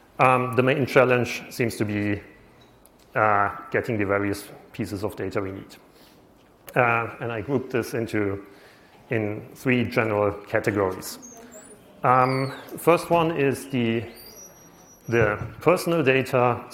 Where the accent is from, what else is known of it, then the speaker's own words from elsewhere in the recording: Berlin, Germany; I come from Berlin, so there airports are actually static.